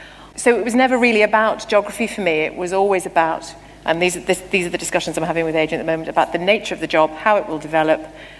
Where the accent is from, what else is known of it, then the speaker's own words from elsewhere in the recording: Liverpool, North West England, United Kingdom; I'm from Liverpool.